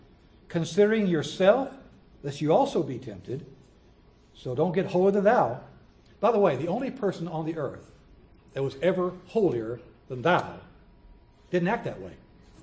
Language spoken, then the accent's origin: English; the South, United States; Now, I'm a Southerner. I've been in the South more than I've been in the North.